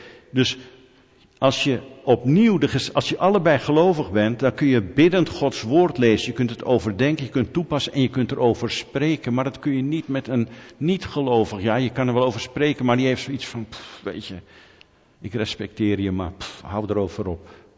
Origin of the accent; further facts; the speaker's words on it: Netherlands; Ik ben een Nederlander en ik heb enigszins Fries bloed via mijn opa.